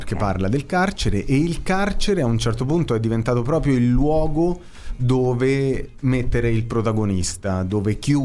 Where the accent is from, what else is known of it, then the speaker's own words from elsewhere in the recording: Abruzzo, Italy; noi siamo abruzzesi